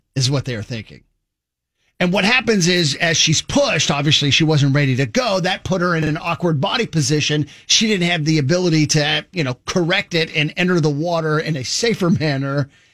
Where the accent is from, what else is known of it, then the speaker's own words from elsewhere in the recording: California, United States; I know when I grew up in Southern California, several places over bays and stuff, we used to jump off of them and swim to shore